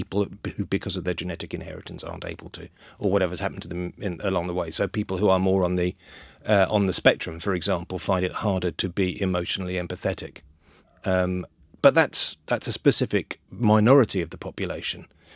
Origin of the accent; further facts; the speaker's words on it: London, United Kingdom; I grew up in North London. My family were all Welsh, so we're sort of outsiders.